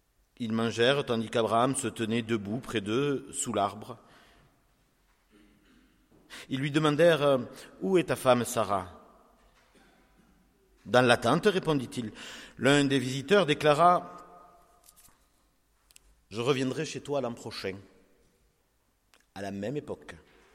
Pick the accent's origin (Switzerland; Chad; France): France; south of France; accent: southern French; Mon accent du sud peut vous faire sourire, vous avez le droit. J'amènerai un peu de soleil avec moi.